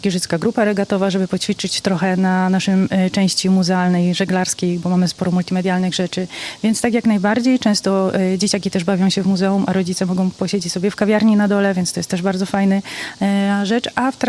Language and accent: Polish; Silesian Voivodeship, Poland; trochę jako Ślązaczka dobrze się tutaj czuję, w sumie Prusy Wschodnie.